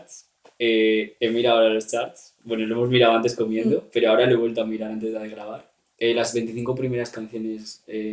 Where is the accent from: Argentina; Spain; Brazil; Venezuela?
Spain; Cantabria; now in Madrid, Spain; ella y yo estamos en Madrid aquí, pues somos los dos de Cantabria, ¿vale?